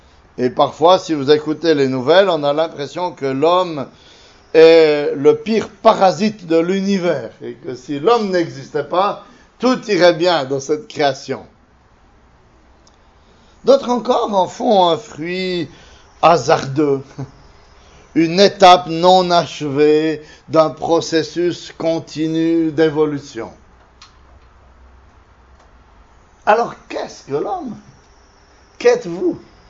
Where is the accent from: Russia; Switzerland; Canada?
Switzerland; now in France; Mais mon accent me trahit, bien sûr, je ne suis pas mulhousien de souche, mais suisse.